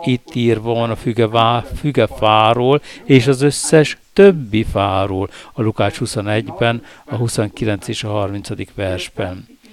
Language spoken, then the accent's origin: Hungarian; Germany; Hungarian is a second language; És egy angol professzor engem, mint németet okolt azzal, hogy elvesztették a nagy birodalmat, mert német vagyok, ugye?